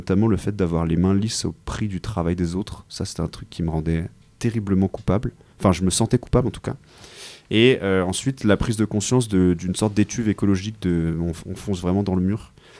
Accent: Paris, Île-de-France, France; born there; also born or lived in Washington / London; Moi, je suis né à Paris. J'ai vécu dans un milieu élitiste. J'ai vécu à Washington, j'ai vécu à Londres. J'étais dans un lycée qui fait la une des journaux depuis le début de la rentrée, Stanislas.

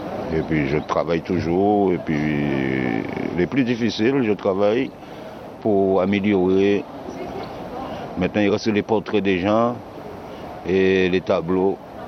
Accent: Guadeloupe; now in Marseille, France; Je suis d'origine de la Guadeloupe. J'ai 68 ans. Et puis, je suis à Marseille

